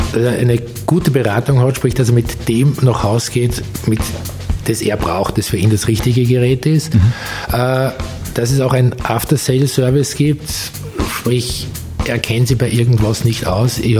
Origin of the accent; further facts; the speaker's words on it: Salzburg, Austria; ich komme aus Salzburg